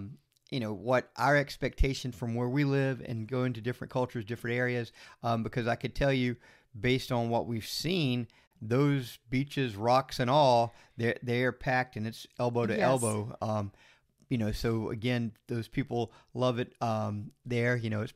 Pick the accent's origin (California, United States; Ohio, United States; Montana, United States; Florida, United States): Florida, United States; we're from Florida, where, you know, there is a lot of beautiful white sand beaches, and we're a huge tourist destination as well.